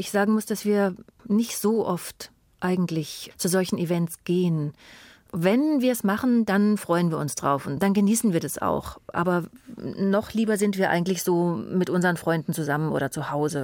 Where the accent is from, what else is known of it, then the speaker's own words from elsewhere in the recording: Bavaria, Germany; now in Berlin, Germany; Na, ich bin ja Zugereiste. Ich bin ja eigentlich aus Bayern.